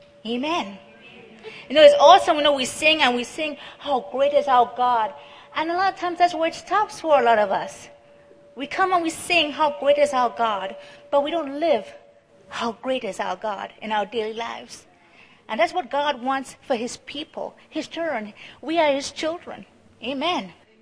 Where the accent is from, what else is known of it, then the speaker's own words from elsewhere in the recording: Trinidad & Tobago; now in United States; So I'm from Trinidad. I've met Sean in the United States